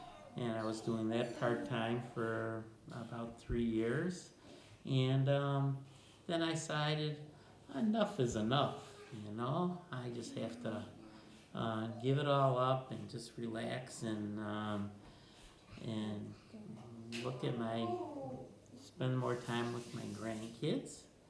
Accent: Buffalo, New York, United States; I was born in Buffalo. I was told by my parents that when I came out of the hospital, I came into their new home in North Buffalo. And I lived there until I went to college.

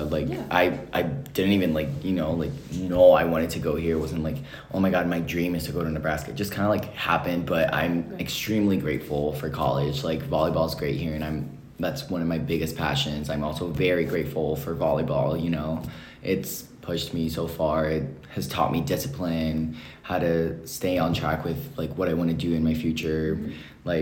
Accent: Bogotá, Colombia; English is a second language; I'm 18 years old, and I grew up in Bogota, Colombia, as in South America.

